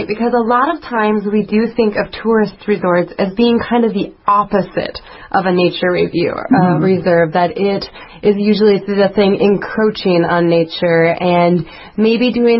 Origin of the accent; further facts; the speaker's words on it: Montana, United States; Well, I'm from Montana in the United States